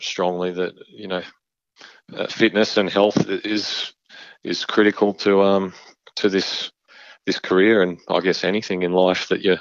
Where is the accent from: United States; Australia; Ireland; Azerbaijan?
Australia; Bossley Park, New South Wales; I grew up around the Fairfield area in a suburb called Bosley Park. And later we my family decided to sell up and have a year on the road to travel around Australia in a caravan.